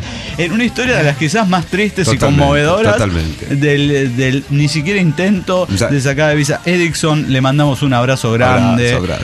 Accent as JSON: {"language": "Spanish", "country": "Uruguay", "said": "Soy uruguayo, tengo el mate, pero al alcance"}